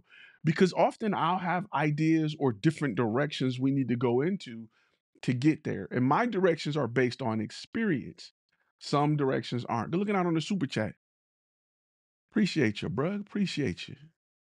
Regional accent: Detroit, Michigan, United States; I'm from Detroit. What up, though?

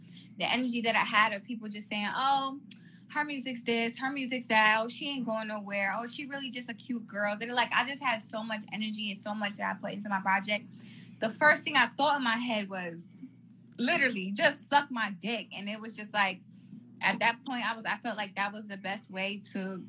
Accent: Brooklyn, New York, United States; SMD, because first of all, I'm from New York.

